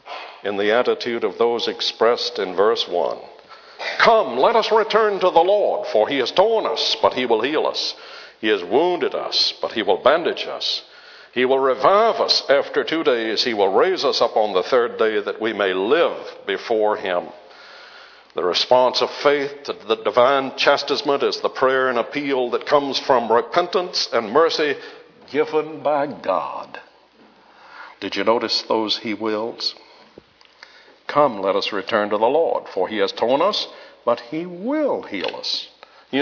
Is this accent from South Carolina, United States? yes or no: yes; Charleston, South Carolina, United States; In my hometown in Charleston, South Carolina, we still have a Huguenot church.